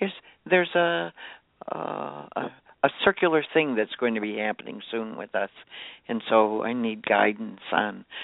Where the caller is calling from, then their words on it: New York, United States; I'm calling from New York, and my birthday is 10/28/46.